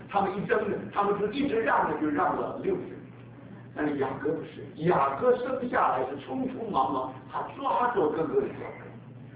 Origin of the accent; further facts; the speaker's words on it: China; 那么到了中国呢，我们中国人呢对犹太教不太认识的